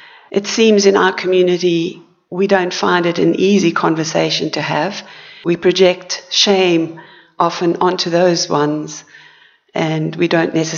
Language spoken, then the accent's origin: English; South Africa; I was brought up in South Africa.